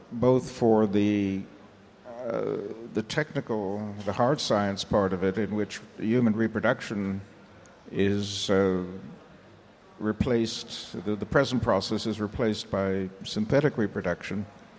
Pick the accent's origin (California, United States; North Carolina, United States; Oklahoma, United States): California, United States; Particularly, I come from California. I saw it all at close range